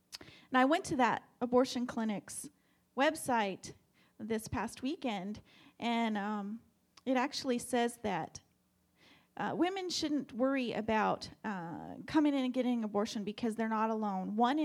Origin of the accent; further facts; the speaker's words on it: Fort Collins, Colorado, United States; I grew up in Colorado in a town called Fort Collins, about 60 miles north of Denver